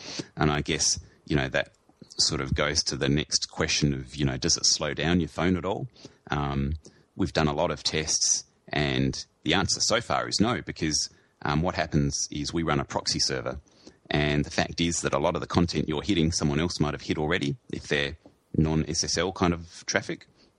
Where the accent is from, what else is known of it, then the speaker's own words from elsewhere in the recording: Australia; you know, we're Australian, obviously